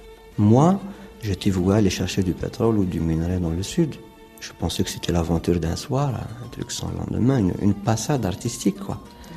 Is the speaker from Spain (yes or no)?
no; Algeria; Je suis algérien. Je n'y peux rien. J'appartiens à un pays qui est en guerre.